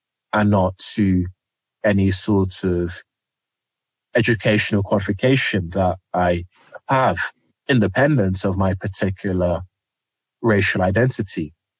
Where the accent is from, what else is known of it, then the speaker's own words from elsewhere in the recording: Nigeria; So when I was growing up in Nigeria